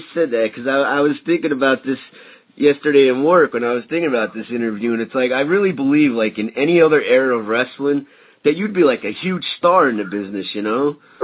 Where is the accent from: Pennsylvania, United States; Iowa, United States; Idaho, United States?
Pennsylvania, United States; Because, like, we're from Pennsylvania, so we're, like, in the same boat as you.